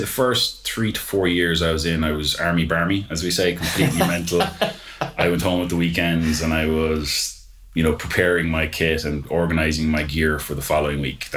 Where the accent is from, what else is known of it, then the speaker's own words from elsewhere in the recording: Killarney, County Kerry, Ireland; I'm from Killarney. From Killarney originally, yeah.